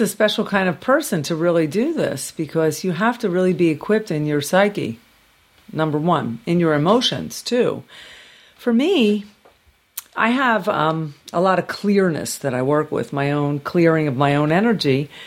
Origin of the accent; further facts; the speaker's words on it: Philadelphia, Pennsylvania, United States; born there; also born or lived in Los Angeles, United States; Well, I'm an LA-er. I'm definitely, but I was born here in South Philadelphia. And I've been back 5 years.